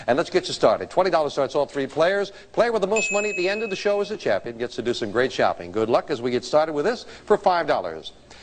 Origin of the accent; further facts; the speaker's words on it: Philadelphia, Pennsylvania, United States; I thought it was the Monongahela, but then I was from Philadelphia.